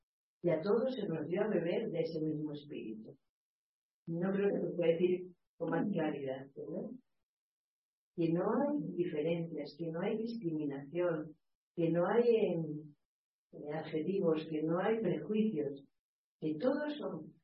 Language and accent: Spanish; Castile, Spain; Yo soy de Castilla, hay muchos pueblos que no tienen sacerdotes